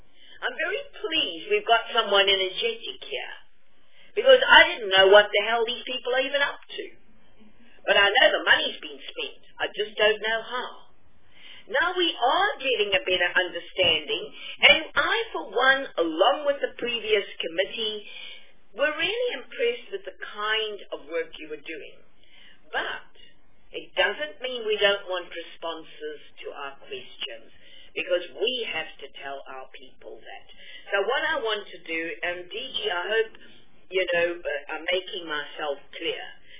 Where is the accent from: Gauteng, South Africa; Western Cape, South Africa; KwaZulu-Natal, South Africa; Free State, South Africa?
Gauteng, South Africa; because I come from Gauteng.